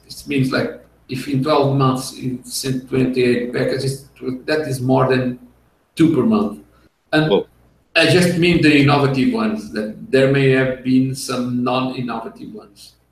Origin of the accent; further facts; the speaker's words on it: Portugal; now in Brazil; I'm originally from Portugal, and this makes a lot of confusion because people think I'm in Portugal, although I moved to Brazil